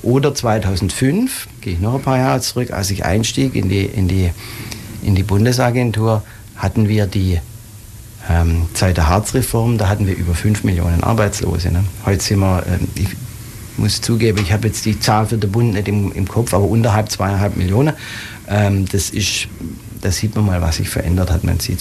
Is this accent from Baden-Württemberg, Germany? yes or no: yes; Calw, Baden-Württemberg, Germany; ich komme nicht aus der Region, sondern eigentlich stamme ich aus dem Nordschwarzwald, aus Calw, um ganz genau zu sein